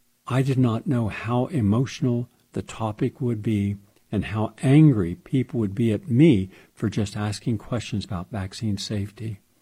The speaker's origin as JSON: {"language": "English", "region": "West Virginia", "country": "United States", "tie": "born or raised there", "said": "All of the good people in West Virginia, my home state."}